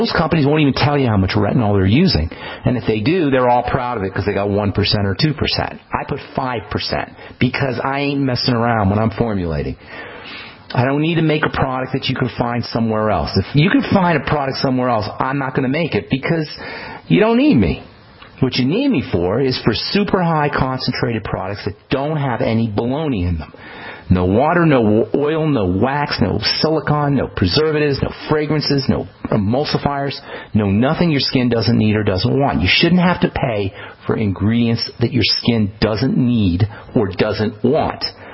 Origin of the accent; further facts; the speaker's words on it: Flemington, New Jersey, United States; born there; You know I'm a New Jersey guy. I don't know if you knew that or not. I was born in Flemington, New Jersey.